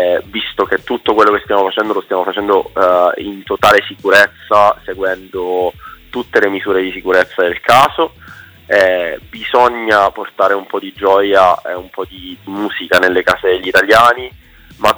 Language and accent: Italian; Palermo, Sicily, Italy; io sono siciliano, sono palermitano, mi porto appresso il sole della mia terra e le meraviglie della mia terra